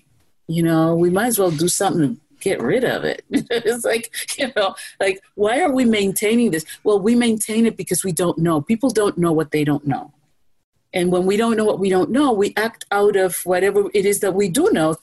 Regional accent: New York, United States; Look, I'm a New Yorker. I'll always be a New Yorker, okay? In New York, we mind our business, okay?

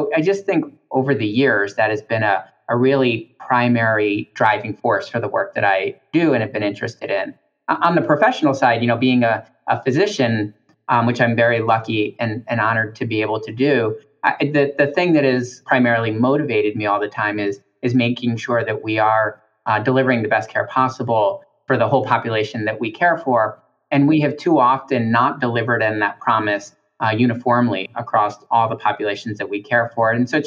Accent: Taos, New Mexico, United States; So I am American Indian. I am a member of the Taos Pueblo tribe, which is in northern New Mexico. My family was raised in the traditional village there in northern New Mexico in the Taos village.

